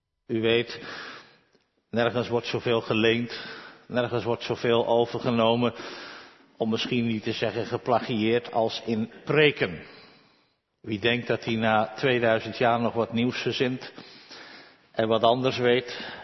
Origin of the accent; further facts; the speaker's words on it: South Holland, Netherlands; Geboren en getogen in de Alblasse Waard, kennen we de verhalen.